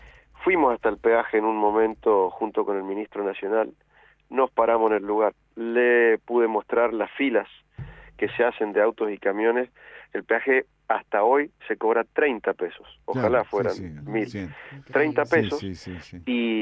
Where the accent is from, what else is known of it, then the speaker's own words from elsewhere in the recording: Mendoza, Argentina; yo lo voy a decir como ciudadano a pie, como mendocino, como una persona común, como somos todos.